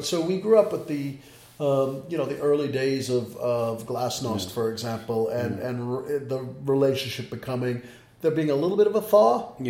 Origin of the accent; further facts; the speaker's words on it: Massachusetts, United States; I guess I grew up in Massachusetts. I went to a public high school. I went to, state schools throughout. I mean, but it was Massachusetts in the 70s and 80s